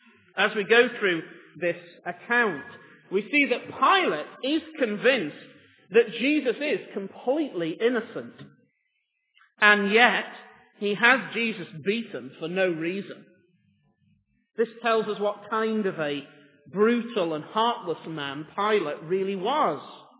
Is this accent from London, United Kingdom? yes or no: no; North West England, United Kingdom; In the village where I grew up in Lancashire, there's a large high-quality furniture store.